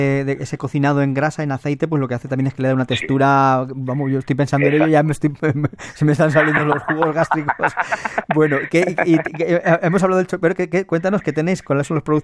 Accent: Cuenca, Castilla-La Mancha, Spain; Yo recuerdo que en mi casa se ha hecho ese tipo de conservas, yo soy de Cuenca, y se han hecho toda la vida

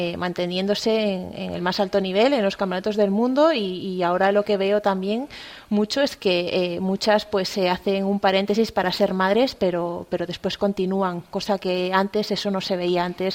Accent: Aldán, Galicia, Spain; aquí en Galicia, bueno, yo soy de Aldán, de Cangas do Morrazo, vivo en Ogrove, pero entreno en Pontevedra.

